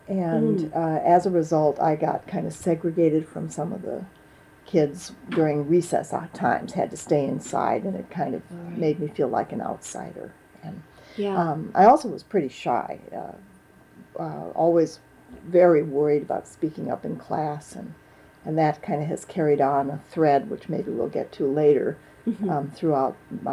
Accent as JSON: {"language": "English", "town": "Milwaukee", "region": "Wisconsin", "country": "United States", "tie": "born there", "said": "Well, I was born on February 28th, 1947 in Milwaukee, Wisconsin."}